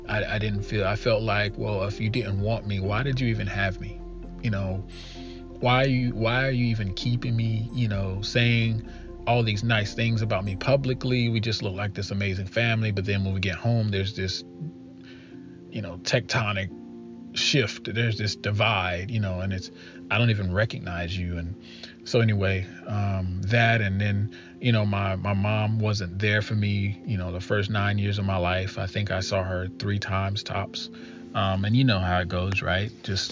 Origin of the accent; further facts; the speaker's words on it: Shelby, North Carolina, United States; I'm originally from Shelby, North Carolina. I'm 27 years old.